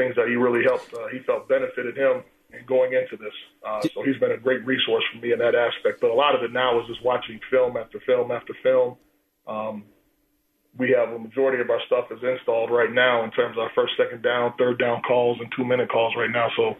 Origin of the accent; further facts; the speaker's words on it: New York, United States; I grew up watching them all the time. You know, I'm a New Yorker.